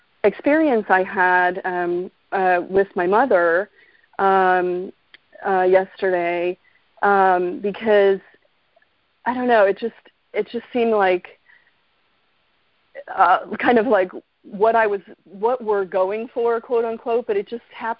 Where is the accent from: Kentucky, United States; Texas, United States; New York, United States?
Kentucky, United States; I'm from Kentucky, and a lot of my family lives in Indiana, Kentucky, and Florida